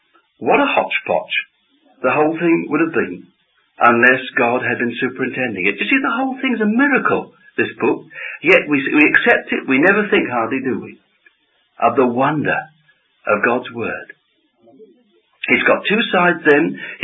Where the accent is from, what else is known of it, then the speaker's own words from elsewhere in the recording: England, United Kingdom; if we only as English people would differently pronounce the word Christian, as we ought to, and say Christian